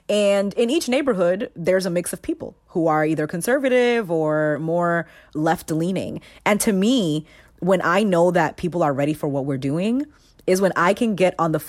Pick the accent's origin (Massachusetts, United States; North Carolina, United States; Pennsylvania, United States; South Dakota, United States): Massachusetts, United States; Boston; also born or lived in Bronx; My family moved here from the Bronx when I was about 9 months old. And so I'm a Bostonian.